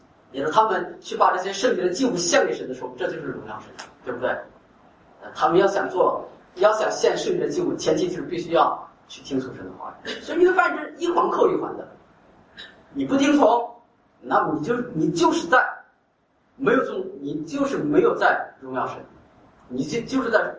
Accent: Singapore; 我们作为新加坡人是吧

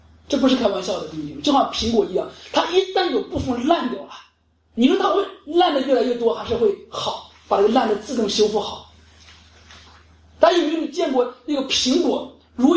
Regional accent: China; 当有一些在我们当地中国，我家乡

